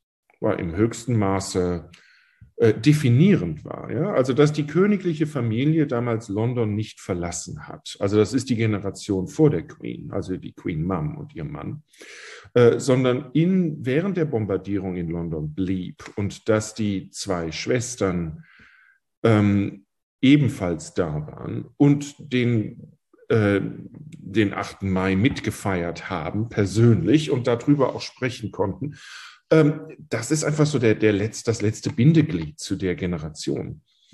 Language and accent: German; Germany; moved away as an adult; now in United Kingdom; Ich bin Deutsche, ich bin Brite, ich habe einen britischen Pass. Ich bin Engländer, ich wohne nämlich hier seit 20 Jahren. Und ich bin ganz definitiv Europäer.